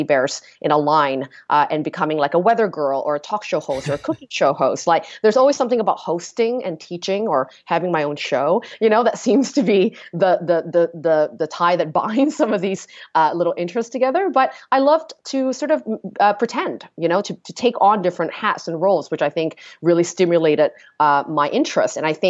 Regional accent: Kuala Lumpur, Federal Territory of Kuala Lumpur, Malaysia; also born or lived in Penang; I was born in Malaysia, in Penang, you know, the mecca of great Southeast Asian food. I'm a bit biased, but it truly is the best food in Southeast Asia. And it's a little island, you know, not much to do. We moved to Kuala Lumpur when I was about 6 years old.

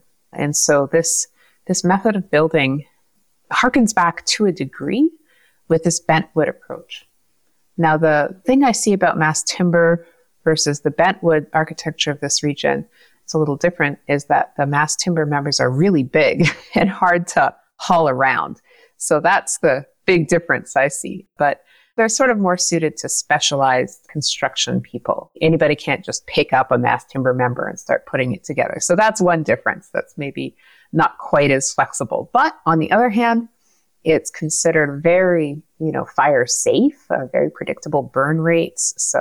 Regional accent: Sioux Lookout, Ontario, Canada; Wolf Clan, and my home community is Laxal First Nation, or Obishkekeng. So I grew up near Sioux Lookout in northern Ontario there, northwestern Ontario. I also have family on my dad's side in Alderville First Nation, and on my mom's side, from Winnipeg and Toronto.

